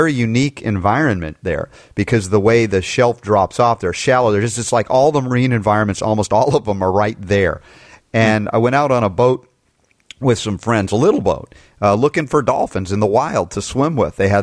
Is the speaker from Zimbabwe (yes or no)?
no; Jamaica; as a Jamaican. Yes, as a pigmentally challenged Jamaican